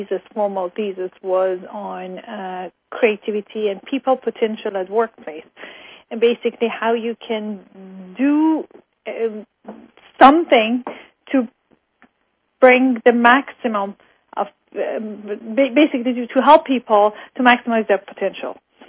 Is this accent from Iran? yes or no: yes; Iran; moved away as an adult; now in Germany; I was born and raised in Iran, and I had a high school diploma, and at that time we had lived in Germany basically 3 months. I couldn't even speak German, really